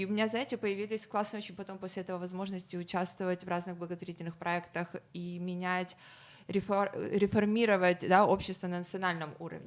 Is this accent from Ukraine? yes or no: yes; Ukraine; потому что я сама из Украины